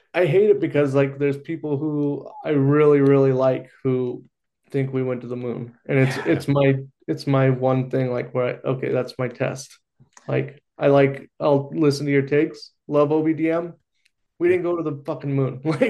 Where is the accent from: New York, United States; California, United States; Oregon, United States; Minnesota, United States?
Oregon, United States; Like my grandma told me about Bigfoot when I was a little kid growing up in Oregon.